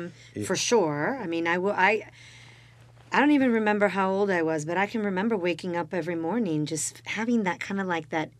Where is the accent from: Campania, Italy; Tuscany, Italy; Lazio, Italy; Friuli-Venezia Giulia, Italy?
Tuscany, Italy; Florence; moved away as an adult; I was born and raised in Italy. I was born in Florence, and I lived there for the first 20 years of my life.